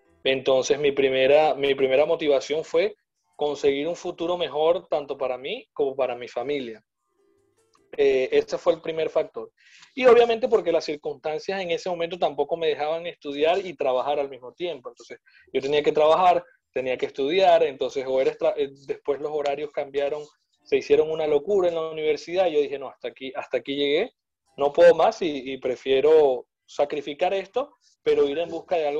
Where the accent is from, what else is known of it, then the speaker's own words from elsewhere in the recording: Barcelona, Anzoátegui, Venezuela; moved away as an adult; yo soy del oriente del país, he estado en Suátegui, específicamente de la ciudad de Barcelona, donde viví toda mi vida hasta la edad de 25 años, donde, bueno, decidí, como muchos de mis compatriotas, salir del país por la situación, pues, económica